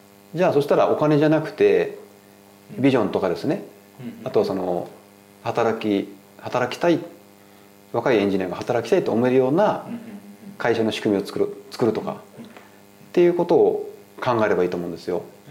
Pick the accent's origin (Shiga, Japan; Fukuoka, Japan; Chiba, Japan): Fukuoka, Japan; now in Tokyo, Japan; 僕自身が東京に上京して福岡とのなんかこう環境のギャップを感じてね